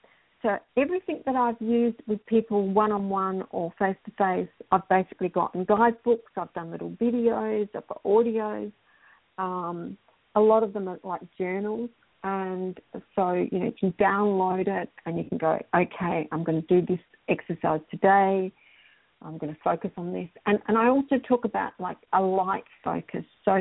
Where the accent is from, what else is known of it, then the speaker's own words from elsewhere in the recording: Adelaide, South Australia, Australia; born there; I was born in Adelaide and I've kind of lived on here on and off.